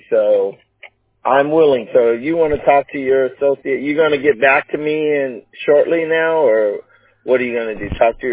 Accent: San Diego, California, United States; right, because I grew up in San Diego. Okay. My dad retired in it.

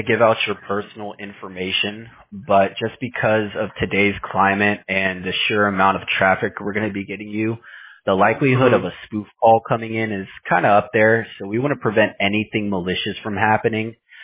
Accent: Houston, Texas, United States; I'm from Houston.

